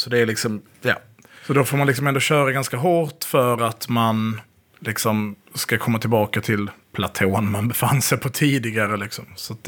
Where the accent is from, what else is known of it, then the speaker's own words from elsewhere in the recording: Skåne, Sweden; kom ihåg att jag är från Skåne.